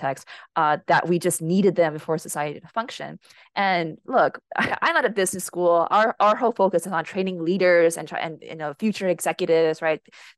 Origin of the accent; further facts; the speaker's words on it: Hawaii, United States; One of the issues that we have in Hawaii right now is that I'm from Hawaii, this is why I'm bringing it up